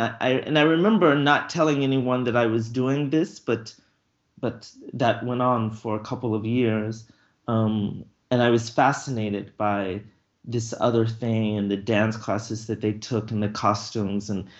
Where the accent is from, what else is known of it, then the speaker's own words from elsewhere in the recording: Georgia, United States; This was growing up in Georgia.